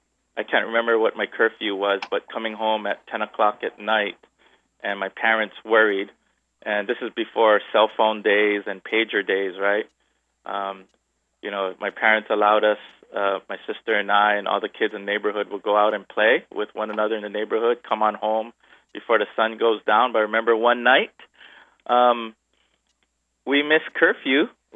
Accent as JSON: {"language": "English", "town": "Honolulu", "region": "Hawaii", "country": "United States", "tie": "born or raised there", "said": "So, yeah, that's a little upbringing, growing up in Lower Punchbowl."}